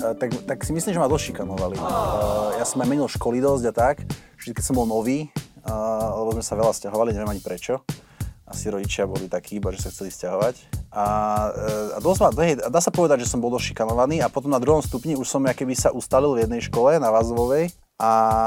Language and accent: Slovak; Bratislava, Bratislava Region, Slovakia; Ja som narodil v Bratislave na Bezručovej ulici. V tej nemocnici, čo už nefunguje. A vyrastal som na Račku najprv.